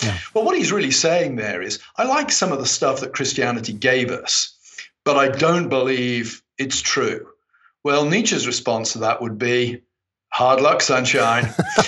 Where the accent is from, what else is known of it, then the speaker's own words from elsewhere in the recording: England, United Kingdom; I think, hey, I'm English.